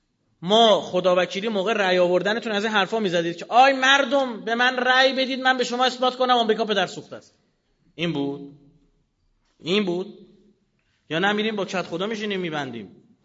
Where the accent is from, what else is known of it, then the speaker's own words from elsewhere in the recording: Iran; ما ایرانیم دیگه، از فضا که نیومدیم، برای مملکت خودمون داریم دل می‌سوزونیم